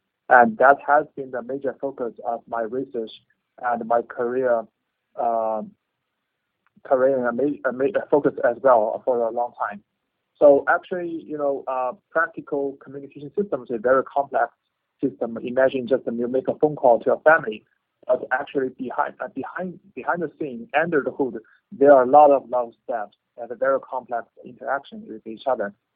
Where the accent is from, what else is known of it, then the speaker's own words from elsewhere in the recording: China; born there; English is a second language; Okay. I was born in China.